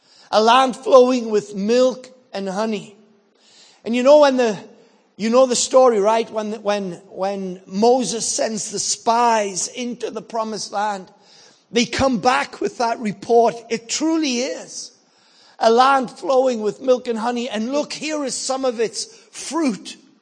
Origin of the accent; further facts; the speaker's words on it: Sunderland, North East England, United Kingdom; I come from Revival Town. Believe me, I do. It's called Sunderland. It's on the northeast coast of England.